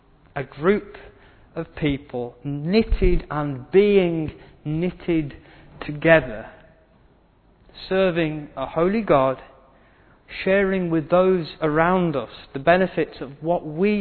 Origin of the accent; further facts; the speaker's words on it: United Kingdom; We are British, we are very good at just pushing it down and not talking about things.